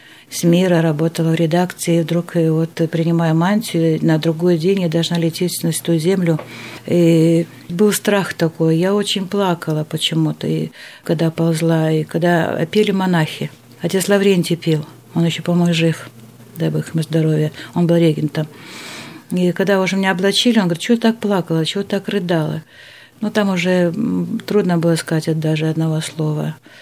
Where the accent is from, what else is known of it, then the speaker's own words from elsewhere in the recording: Almaty, Kazakhstan; я была, воспитывалась в Алма-Ате